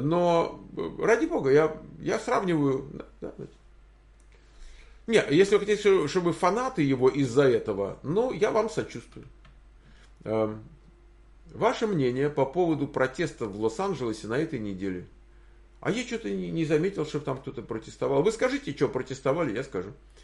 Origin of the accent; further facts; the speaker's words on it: North Caucasus, Russia; Я с Северного Кавказа. Моя религия – ислам.